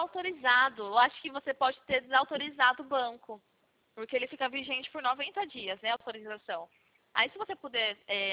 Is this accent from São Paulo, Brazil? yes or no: yes; Cosmópolis, São Paulo, Brazil; Da região de Campinas, de Cosmópolis, perto de Paulínia, aqui da refinaria.